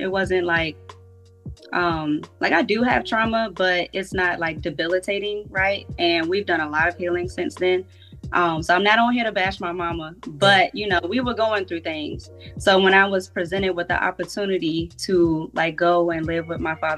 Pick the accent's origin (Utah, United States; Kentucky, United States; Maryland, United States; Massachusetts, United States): Maryland, United States; now in Atlanta, United States; Originally, I'm from Maryland, the DMV area, but now I reside close to Atlanta, Georgia.